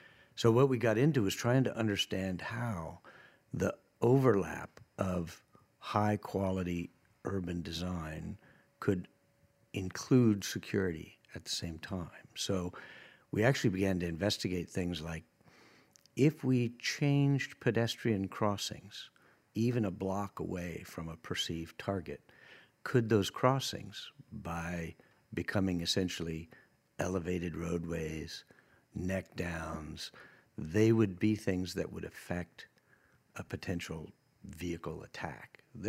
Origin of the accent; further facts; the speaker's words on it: Colorado, United States; I grew up in Colorado, but I love New York.